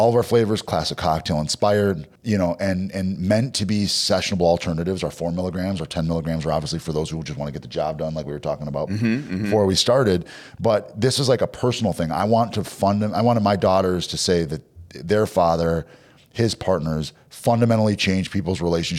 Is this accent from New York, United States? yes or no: no; Minneapolis, Minnesota, United States; So I'm, you know, born and raised in Minneapolis.